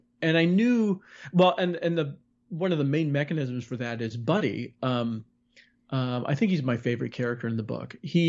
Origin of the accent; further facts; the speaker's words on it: Chicago, Illinois, United States; Growing up in Chicago, I was reading about growing up in the suburbs. I didn't realize how many mob hits were going on all around me.